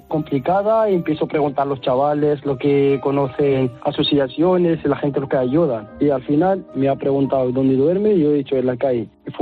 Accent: Morocco; Spanish is a second language; moved away as an adult; now in Spain; Yo soy marroquí, que tengo ahora 22 años. He venido aquí en España con 18. He entrado a Ceuta y al final he metido abajo del camión hasta que han llegado a Algeciras.

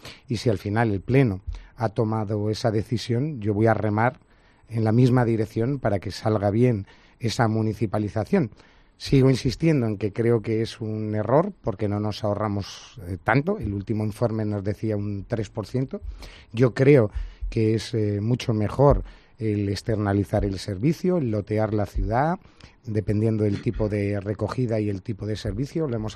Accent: Málaga, Andalusia, Spain; como malagueño

